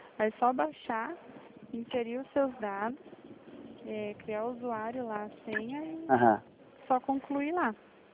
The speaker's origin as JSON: {"language": "Portuguese", "region": "São Paulo", "country": "Brazil", "said": "eu vim de São Paulo."}